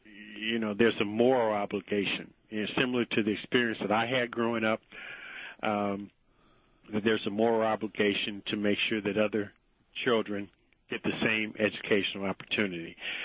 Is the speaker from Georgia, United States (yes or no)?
no; Indiana, United States; I mean, I grew up in Butler Tarkington neighborhood. It was an integrated neighborhood even back in the 70s